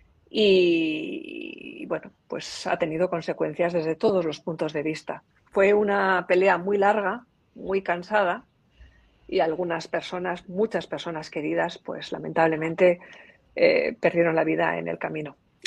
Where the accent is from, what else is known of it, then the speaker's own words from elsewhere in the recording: Hernani, Basque Country, Spain; born there; Porque en el pueblo donde yo nací, el pueblo de Hernani, simplemente por ser socialista.